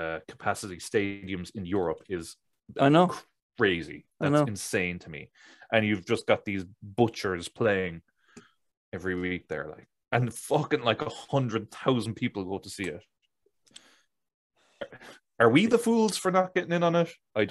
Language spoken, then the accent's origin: English; Clonakilty, Munster, Ireland; when people hear I'm from Cork, as in County Cork, they're like, no, you're not.